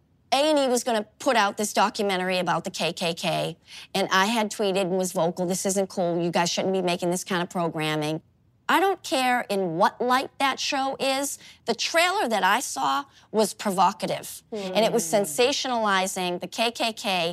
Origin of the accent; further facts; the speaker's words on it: Boston, Massachusetts, United States; We're both from Boston, and Boston is, you know, historically a very, very